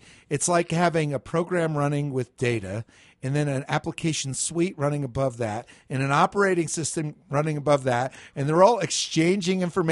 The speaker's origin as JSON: {"language": "English", "town": "Prospect Park", "region": "New Jersey", "country": "United States", "tie": "born or raised there", "said": "Well, when I grew up in Prospect Park, New Jersey, there was a remnant store my mother used to shop"}